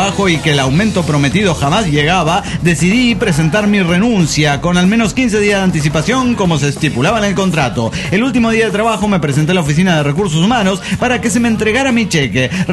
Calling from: Oaxaca, Mexico; de Oaxaca, residente en Monterrey.

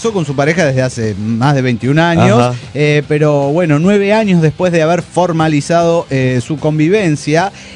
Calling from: Bolivia; ¡Viva Bolívar, carajo! De Bolivia diciendo esto, me retiro hasta la próxima.

